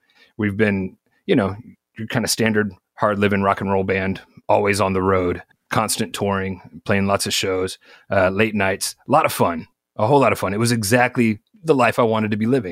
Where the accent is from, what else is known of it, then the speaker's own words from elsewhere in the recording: Arkansas, United States; And so I never had a basement growing up in Arkansas, but up in here, my wife's from Ohio and everybody's got basements up here in Ohio.